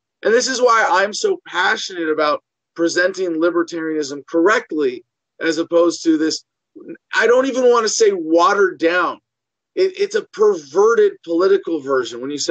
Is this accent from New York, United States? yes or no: no; San Francisco, California, United States; born there; So I was born in San Francisco. We have the paperwork.